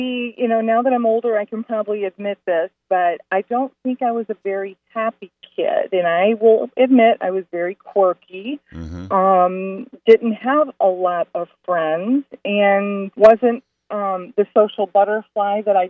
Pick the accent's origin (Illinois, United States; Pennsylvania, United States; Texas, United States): Illinois, United States; Highland Park; I grew up in Highland Park, a suburb